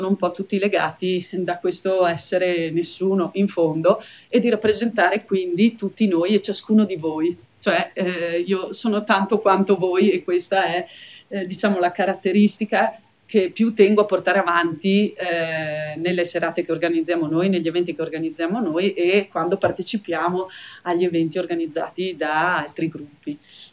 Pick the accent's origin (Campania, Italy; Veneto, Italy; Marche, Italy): Veneto, Italy; Belluno; io vengo da Belluno, Belluno è nel Veneto